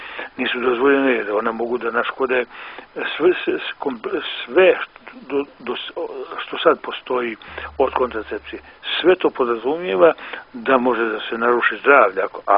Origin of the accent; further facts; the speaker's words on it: Montenegro; Recimo, kod nas u Crnoj Gori su bile, krvna osveta je bila vrlo domaćena